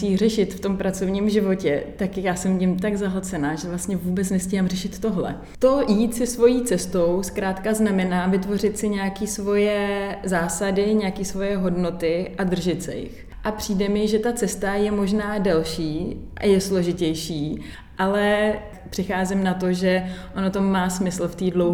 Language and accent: Czech; Česká Lípa, Liberec Region, Czechia; Narodila jsem se v České Lípě a Nový Bor je, co by kamenem dohodil, jakožto takové centrum sklářství.